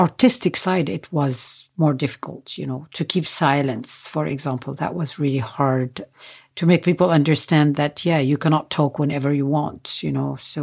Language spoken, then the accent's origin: English; Nazareth, Northern District, Israel; born there; English is a second language; When I say that I was born in Nazareth